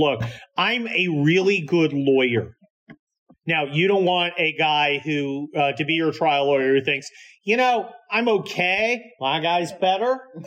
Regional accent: Scotland, United Kingdom; I'm Scottish, so I can call it whatever the hell I damn well please.

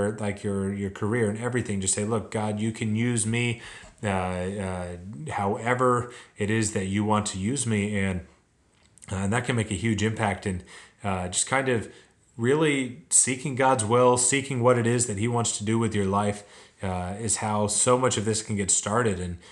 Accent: Arkansas, United States; moved away as an adult; So I am moving away from Arkansas, where I've been most of my life, and to the state of Georgia

